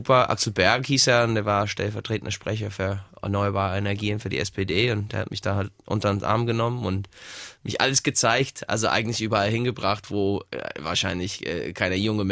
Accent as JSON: {"language": "German", "country": "United States", "tie": "born or raised there", "second_language": "German", "said": "ich bin auch stolzer Amerikaner. Ich liebe die USA und das ist halt mein Land, da wo ich groß geworden bin."}